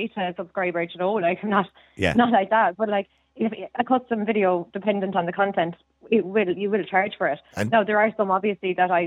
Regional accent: Ireland; I'm Irish.

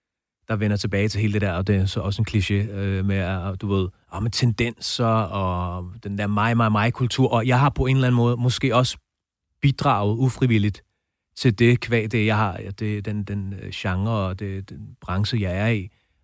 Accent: Brøndby Strand, Capital Region of Denmark, Denmark; jeg er vokset op ude i Brøndby Strand.

